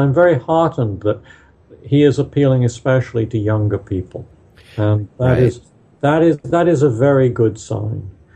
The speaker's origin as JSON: {"language": "English", "country": "United Kingdom", "tie": "born or raised there", "said": "If you grew up in the class that I grew up in Britain, you'd probably be a lot better off than those people in sub-Saharan Africa"}